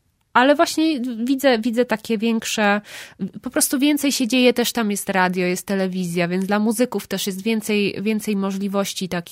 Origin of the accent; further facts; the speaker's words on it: Kraków, Lesser Poland, Poland; now in Warsaw, Poland; No właśnie, stąd, z Krakowa. No właśnie. I czasami tęsknię. W Warszawie brakuje mi przede wszystkim tych starych rzeczy, tak?